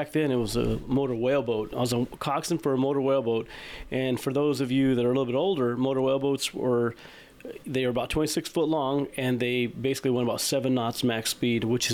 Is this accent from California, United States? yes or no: yes; Ontario, California, United States; So I'm from Ontario, California, and it's the next city over, so Upland, Upland, California.